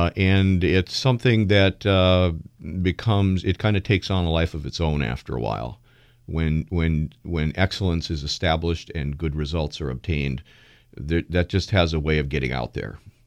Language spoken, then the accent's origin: English; Los Angeles, California, United States; now in Washington, United States; So we grew up in Los Angeles. We have a little bit of a soft spot for the Dodgers, but you know, we came here and we moved here only a year after the Nationals came to town.